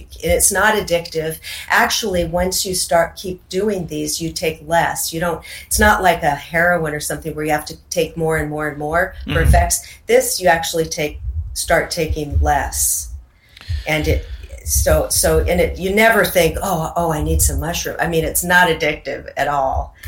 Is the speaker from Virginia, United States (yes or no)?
no; Seattle, Washington, United States; And growing up in Seattle, there's a lot of Native American culture there, the totem poles, and we'd go to salmon bakes and see the Indians